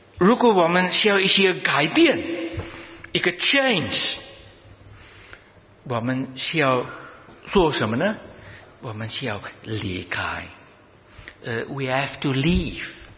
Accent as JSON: {"language": "Chinese", "country": "China", "said": "哇，对我们中国人来讲，这是一个大的挑战，是不是？我们好像做不到。怎么可以离开父母呢？"}